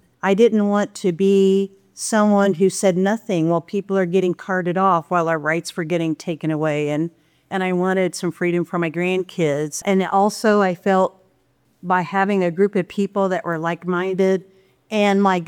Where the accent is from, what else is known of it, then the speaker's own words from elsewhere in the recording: Wichita, Kansas, United States; now in Oxford, United States; I live in a small town out of here, Oxford. I grew up in Wichita